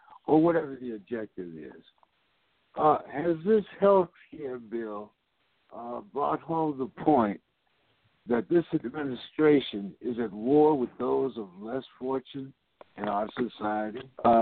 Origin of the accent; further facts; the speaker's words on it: California, United States; Well, you know, I'm from California.